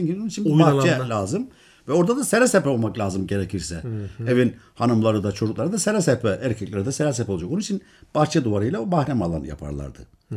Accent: Giresun, Turkey; Şimdi Ben işte söylediniz siz Giresunluyum.

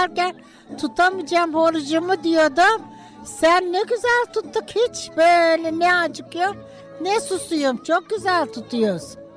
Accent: Susurluk, Balıkesir, Turkey; 50 seneden beri buradayım, buralıyım. Esas Susurluk Sultançehir Köyü'nden.

